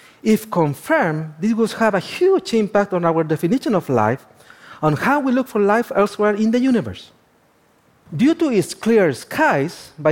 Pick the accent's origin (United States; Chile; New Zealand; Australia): Chile; Well, because I was born and raised in the Atacama.